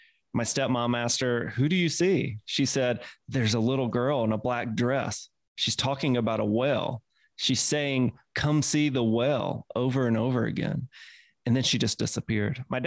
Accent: Mississippi, United States; accent: Mississippi; yeah, that's my Mississippi accent.

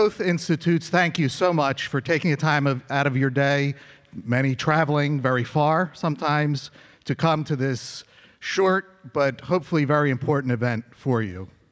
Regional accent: New Jersey, United States; I'm from New Jersey.

